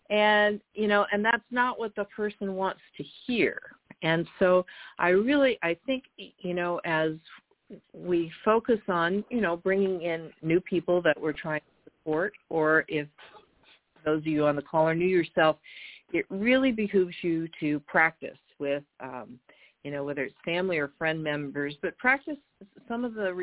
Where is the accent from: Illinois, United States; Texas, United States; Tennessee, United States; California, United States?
California, United States; from Northern California